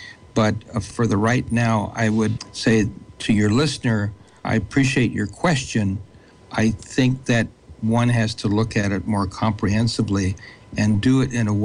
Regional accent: United States; But I, as an American, was just appalled at such arrogant stupidity coming out of the Republican Party.

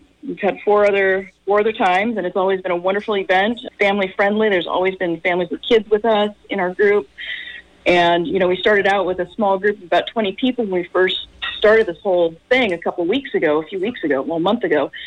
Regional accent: Santa Cruz, California, United States; born and raised in Santa Cruz and longtime activist.

